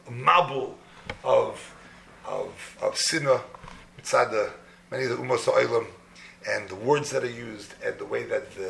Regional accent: New York City, New York, United States; born there; and the fact that I was born in New York City

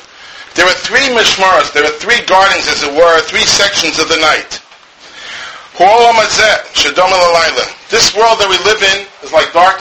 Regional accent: United States; I'm an American, I'm used to the subway

